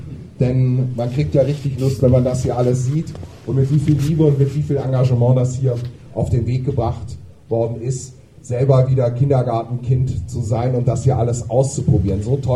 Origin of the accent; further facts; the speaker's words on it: Rhineland, Germany; Ich habe natürlich als Rheinländer mich erstmal schlau machen müssen, was das heißt